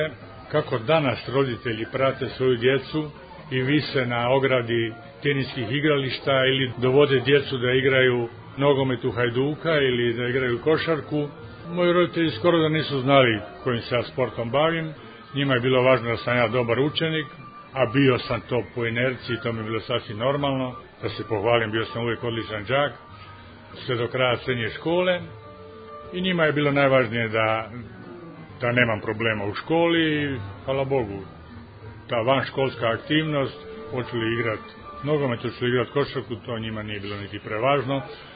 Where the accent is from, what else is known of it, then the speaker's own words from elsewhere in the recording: Zagreb, City of Zagreb, Croatia; Rođen sam u Zagrebu, na laganoj periferiji Zagreba, u klasičnoj radničkoj porodici